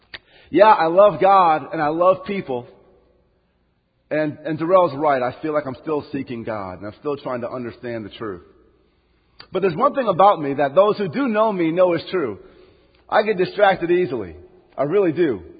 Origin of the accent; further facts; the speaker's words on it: Minnesota, United States; And yeah, I'm from Minnesota, and just to let you know a few things about myself